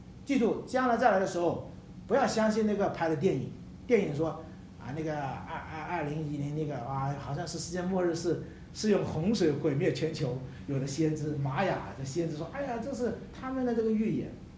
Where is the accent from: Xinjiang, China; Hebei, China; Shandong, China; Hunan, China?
Hunan, China; 哪怕我跟你，我是湖南的，你是广东的